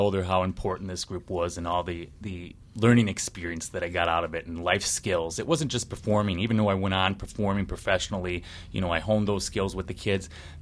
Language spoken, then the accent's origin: English; Wisconsin, United States; I was a kid from Wisconsin 20 years ago.